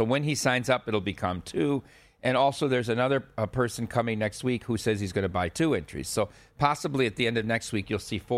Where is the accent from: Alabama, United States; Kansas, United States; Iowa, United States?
Iowa, United States; Dubuque; I'm from Dubuque, Iowa.